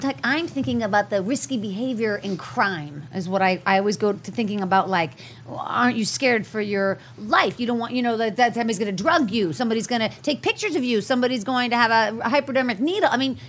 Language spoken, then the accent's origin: English; Pittsburgh, Pennsylvania, United States; it's not just because I'm from Pittsburgh, but maybe that is part of it.